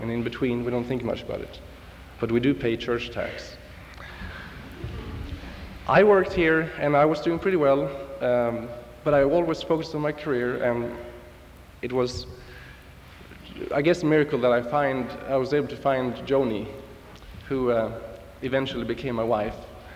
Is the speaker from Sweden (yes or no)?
yes; Sweden; English is a second language; you can probably tell that I'm not from San Antonio. I'm not even from Texas, actually. I'm from one of the satellite states that we call Sweden.